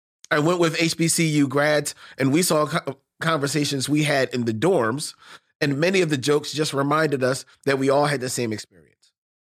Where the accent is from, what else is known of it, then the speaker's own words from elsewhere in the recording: Oakland, California, United States; Let me also add that I'm from East Oakland.